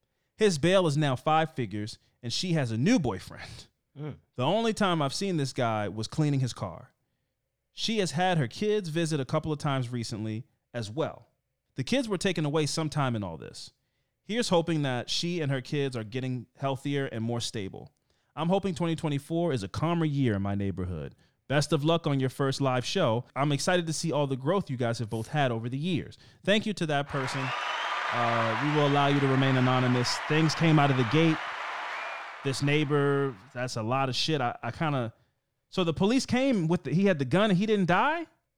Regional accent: Connecticut, United States; now in Maryland, United States; So I moved to Maryland from Connecticut.

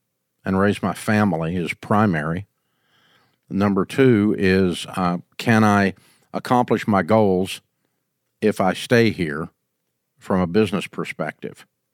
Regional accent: Nashville, Tennessee, United States; And I love Nashville. I grew up in Nashville. I'm not leaving.

